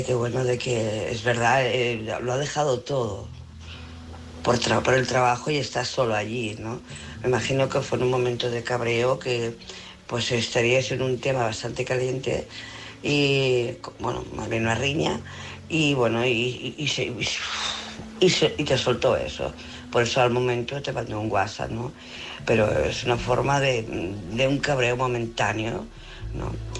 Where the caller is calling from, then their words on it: Barcelona, Catalonia, Spain; de Barcelona.